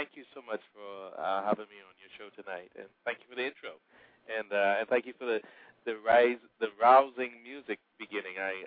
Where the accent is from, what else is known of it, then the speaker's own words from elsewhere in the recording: Nassau, New Providence, Bahamas; born there; But I was born in Nassau, Bahamas.